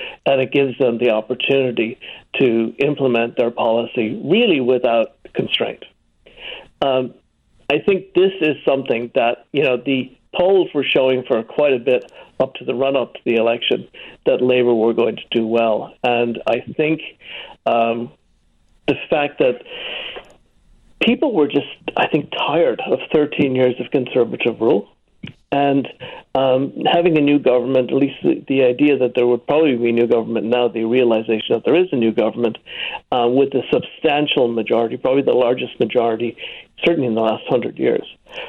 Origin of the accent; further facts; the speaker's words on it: Ireland; you have to remember I'm Irish, right?